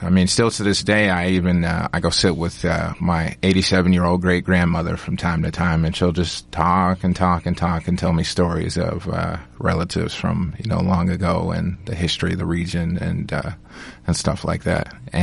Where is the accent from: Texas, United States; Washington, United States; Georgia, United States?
Washington, United States; I descend from the Cowichan of Vancouver Island and also the Swinomish Tribe, where I grew up on the Swinomish Indian Reservation.